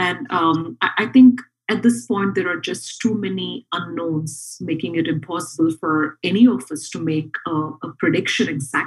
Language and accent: English; India; I come from India originally, and I interact with several women from different cultures, being a coach, being an active member of the community.